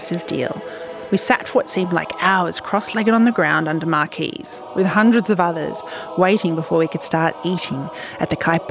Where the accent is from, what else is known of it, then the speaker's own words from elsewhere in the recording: Australia; In primary school, I identified fiercely as Australian, as if that might magically give me blonde hair and white skin. And when I went to Tonga when I was 7, I looked the part, but I felt like I was play-acting.